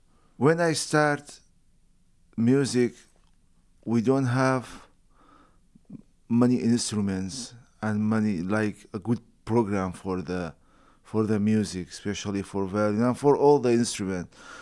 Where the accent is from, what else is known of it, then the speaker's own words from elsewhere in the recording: Kurdistan Region, Iraq; moved away as an adult; now in Kalamazoo, United States; Yes, I am from Kurdistan, north of Iraq. I came to USA and Kalamazoo 2014. And I came to study Master of Music.